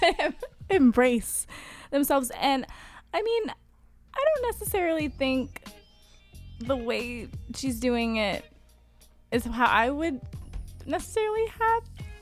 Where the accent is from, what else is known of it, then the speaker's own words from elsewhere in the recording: Raleigh, North Carolina, United States; I'm from North Carolina.